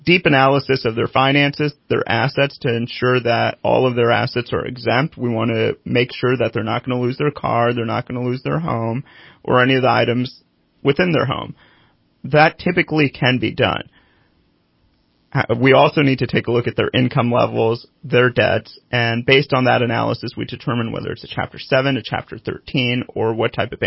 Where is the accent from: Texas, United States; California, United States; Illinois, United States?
California, United States; Red Bluff; Well, I grew up in Red Bluff, so I'm kind of a North State boy. I left for college at UC Davis